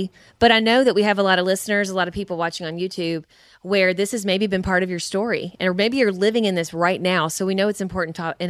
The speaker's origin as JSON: {"language": "English", "region": "Kentucky", "country": "United States", "said": "But anyway, we're from Kentucky. We say cussing."}